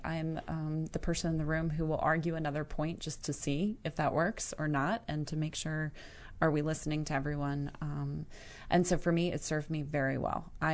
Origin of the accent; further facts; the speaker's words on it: Norfolk, Virginia, United States; I grew up in Norfolk, Virginia Beach area.